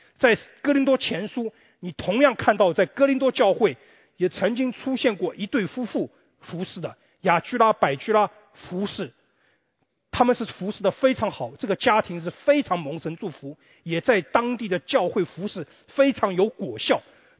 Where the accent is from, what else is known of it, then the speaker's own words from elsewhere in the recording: China; now in Sweden; 中国人嘛，我是华人嘛